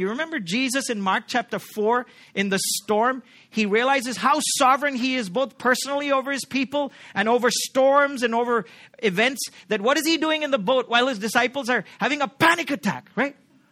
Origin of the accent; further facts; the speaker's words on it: Pune, Maharashtra, India; I'm from Pune, unfortunately.